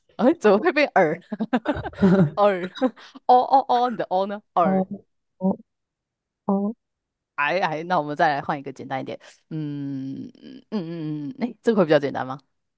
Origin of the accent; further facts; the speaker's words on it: Taiwan; 只是我们台湾人就是讲话比较不习惯卷舌嘛